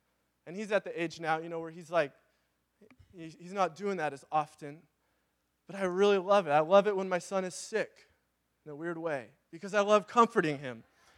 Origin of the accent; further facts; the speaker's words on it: Graham, Washington, United States; I grew up in Graham, okay? Actually, sort of the Kapausen area. 288. I like to think of it as the Wild West, okay? And in our neighborhood, beautiful, I mean, everybody has like 5 or 10 acre lots